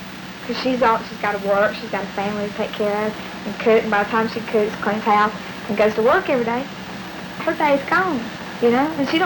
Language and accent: English; the South, United States; accent: Southern; My southern accent is here. I can't help that. But I'm used to being corrected about it.